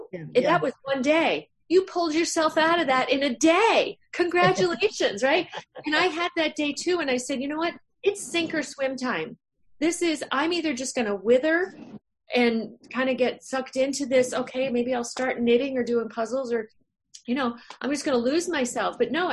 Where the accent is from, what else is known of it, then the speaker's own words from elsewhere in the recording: Massachusetts, United States; from Southeastern Massachusetts in Plymouth and Barnstable counties.